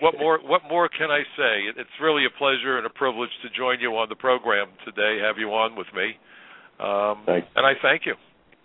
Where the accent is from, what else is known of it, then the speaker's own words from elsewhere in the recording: Brooklyn, New York, United States; wherever you drive in New York, my hometown of Brooklyn